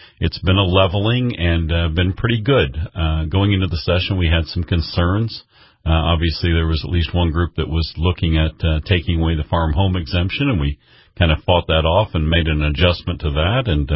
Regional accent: Indiana, United States; They're made in Mooresville, Indiana, and that was 20 miles south of where I grew up, and they were big rivals in our sports life back in Indiana.

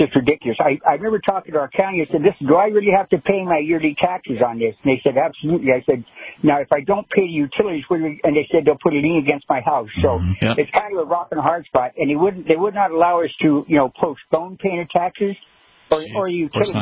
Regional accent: California, United States; Well, I apologize, but I was from California. I decided I had to get out of there.

